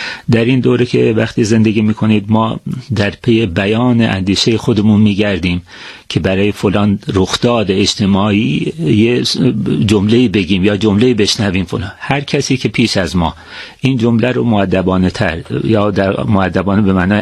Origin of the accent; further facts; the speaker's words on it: Iran; ما ایرانی هستیم غلط داریم